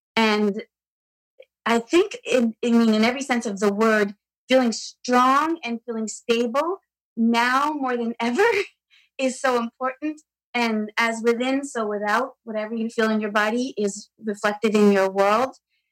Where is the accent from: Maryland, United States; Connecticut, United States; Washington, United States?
Connecticut, United States; Brookfield; from Brookfield, Connecticut.